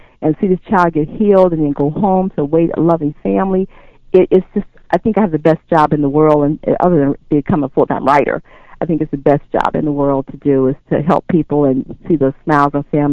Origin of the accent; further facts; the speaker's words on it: Chicago, Illinois, United States; I was born and raised in Chicago, and my intent was always to leave at some point.